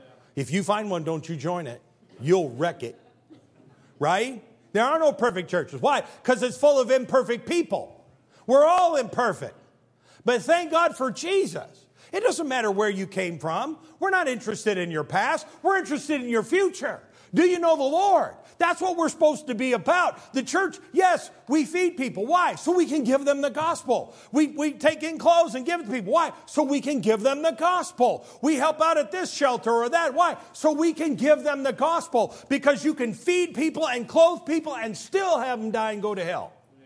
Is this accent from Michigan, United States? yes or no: no; Granville, Illinois, United States; I was raised in the First United Methodist Church of Granville, Illinois, and the booger man lived down in the boiler room.